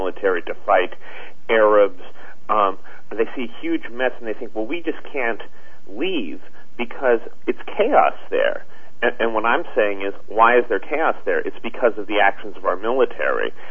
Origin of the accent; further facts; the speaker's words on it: San Francisco, California, United States; Well, it just helps, you know, that I'm from San Francisco, and so I'm one of her constituents